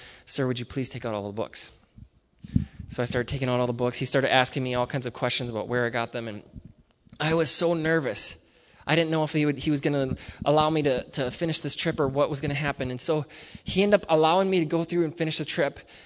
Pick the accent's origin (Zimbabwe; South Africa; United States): United States; New London, Connecticut; I went back to New London, which is my hometown